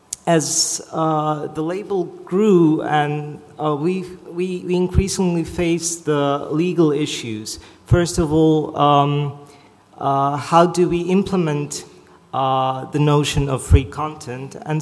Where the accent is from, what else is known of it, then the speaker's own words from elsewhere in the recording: Zagreb, City of Zagreb, Croatia; English is a second language; I come from Zagreb, from Multimedia Institute